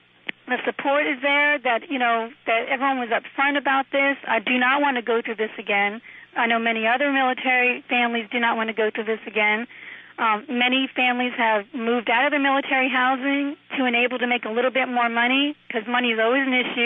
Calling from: South Carolina, United States; I'm calling you from South Carolina because I'm staying with my in-laws.

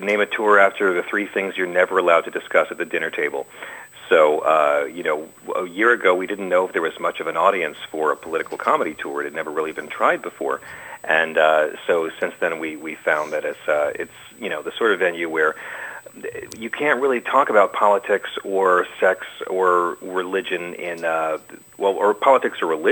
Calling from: Los Angeles, California, United States; Good afternoon. I'm calling from Los Angeles.

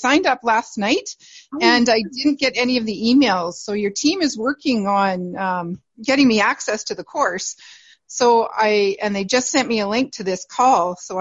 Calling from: Alberta, Canada; Well, I'm in central Alberta in Canada.

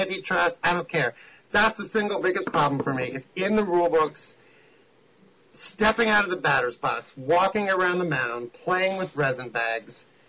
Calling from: Kansas City, Missouri, United States; Hi, I'm calling from Kansas City.

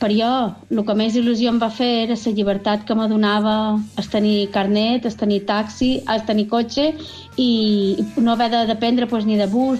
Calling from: Ibiza, Balearic Islands, Spain; d'Eivissa

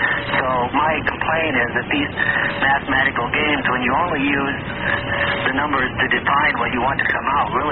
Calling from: Sparks, Nevada, United States; I live in Sparks.

